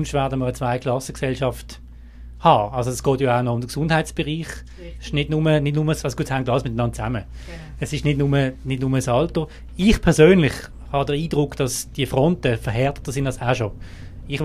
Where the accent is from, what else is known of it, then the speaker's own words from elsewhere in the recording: Basel, Basel-Stadt, Switzerland; Ich bin auch in Basel aufgewachsen.